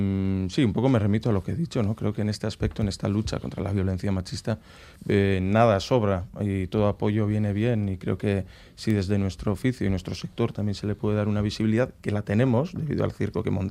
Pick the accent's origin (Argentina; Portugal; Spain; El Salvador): Spain; first language Basque; Spanish is a second language; en este estado español hay mucha gente que habla euskera, por lo tanto a mí me parecía natural, porque es mi lengua materna, hablar en euskera y también en castellano